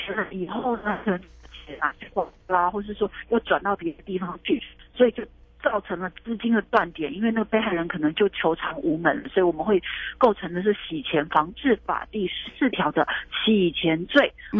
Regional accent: Taiwan; 所以呢，啊，大家你知道，我们台湾人哈、哦，就是有一颗善心

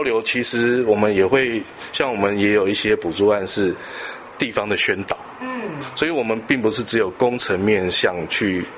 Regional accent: Taiwan; 我们台湾人很可爱的一点哦

